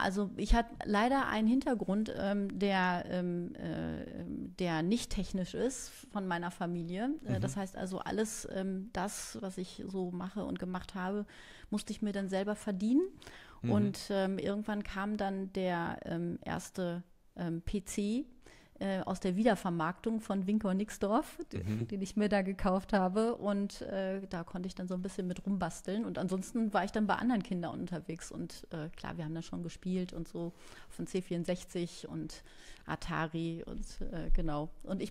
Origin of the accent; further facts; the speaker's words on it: Paderborn, North Rhine-Westphalia, Germany; Ich bin im Großbereich Paderborn groß geworden.